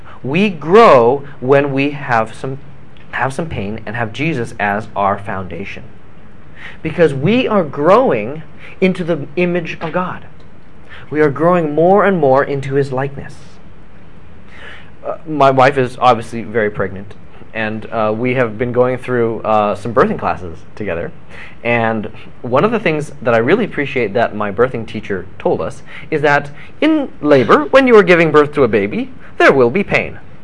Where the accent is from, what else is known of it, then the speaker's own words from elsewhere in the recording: California, United States; and it's snowing, and I'm from California, and I hate it, because it's really cold.